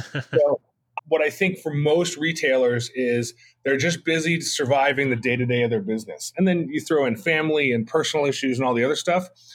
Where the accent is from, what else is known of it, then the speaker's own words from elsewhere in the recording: California, United States; I got lucky as a young person growing up in California